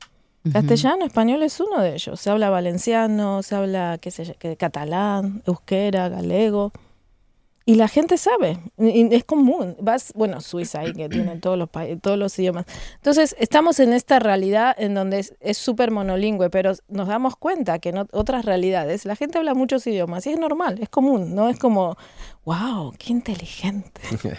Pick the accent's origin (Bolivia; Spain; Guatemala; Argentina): Argentina; moved away; de donde yo vengo, Argentina, pero en otros países también, hay una carrera que es de traductor